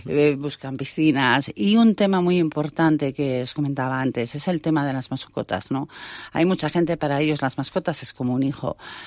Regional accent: Santander, Cantabria, Spain; yo soy de Santander y dije, me gusta mi ciudad.

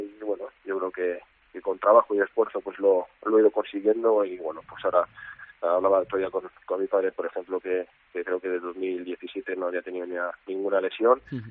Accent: Palencia, Castile and León, Spain; aquí a unas semanas me acerque por allí y disfrute de mi tierra

